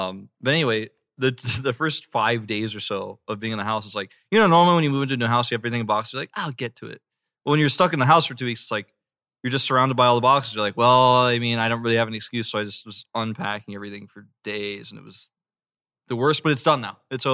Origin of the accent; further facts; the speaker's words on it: Atlanta, Georgia, United States; I'm from Atlanta.